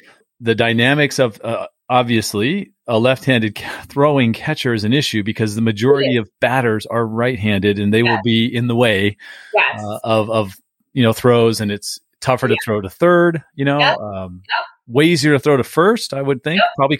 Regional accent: San Diego, California, United States; I grew up in San Diego for about almost 40 years. I lived there.

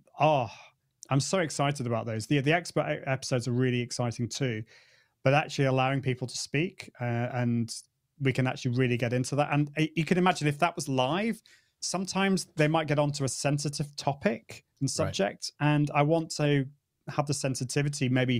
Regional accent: United Kingdom; But also, I'm British, like, and as Brits, we don't tell

